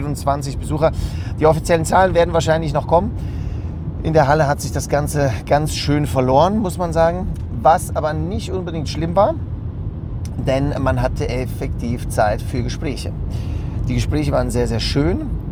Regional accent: Switzerland; bei uns in der Schweiz

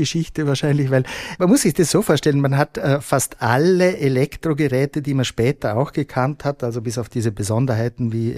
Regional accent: western Austria, Austria; Ich komme nämlich aus dem Westen, aus Westösterreich.

